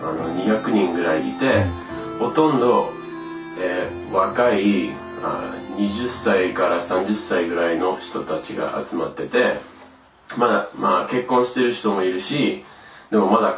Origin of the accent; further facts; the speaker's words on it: United States; 日本の教会はやっぱり僕アメリカ人だから